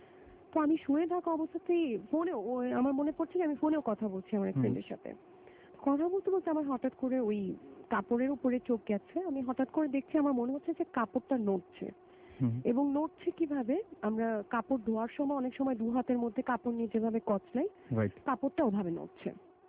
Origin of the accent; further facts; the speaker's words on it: Dhaka, Dhaka Division, Bangladesh; যেই বাসায় আমি জন্ম বেড়ে উঠেছি এবং এসে ওই বাড়িতেই আমি রুমে আর থাকতে পারি না, এত পরিচিত, এবং এই রুমের বাইরে বা এই বাড়ির বাইরে আমি চিন্তাই করতে পারি না ঢাকায় কোথাও থাকা।